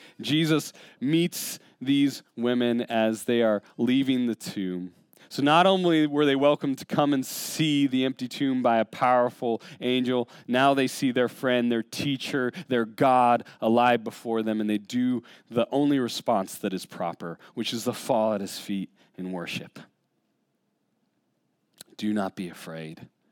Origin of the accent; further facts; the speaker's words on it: Alaska, United States; Now, I grew up in Alaska my whole life, and it was probably around high school or college I actually got to witness like an actual thunderstorm